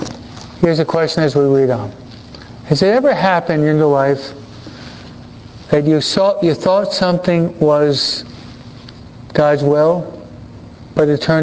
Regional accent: New York, United States; now in California, United States; Thinking as a child, end up in California? I'm a New Yorker.

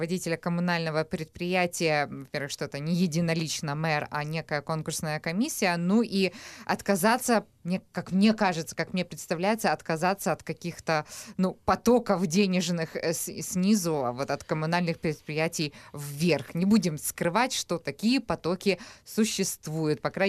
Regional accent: Kyiv, Ukraine; Я, как киевлянка, впервые вообще слышу

